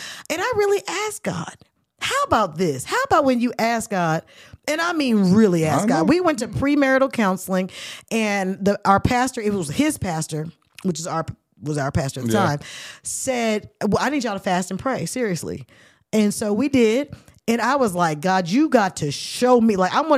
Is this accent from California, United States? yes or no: yes; Oakland, California, United States; He doesn't make me want to get up and beat the hell out of him. Because I'm from Oakland.